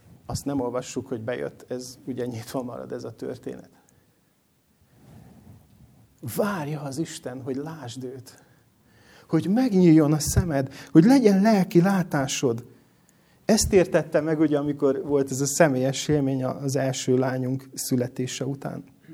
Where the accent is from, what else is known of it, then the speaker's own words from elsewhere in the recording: Transylvania, Romania; erdélyi vagyok, nem ezért fontos, csak ugye így, ezzel kapcsolatosan mondom, hogy miért fontos. És én Erdélyben úgy nőttem fel, hogy gyerekkoromban ezt nagyon sokszor hallottam, hogy bezúzták a Bibliákat.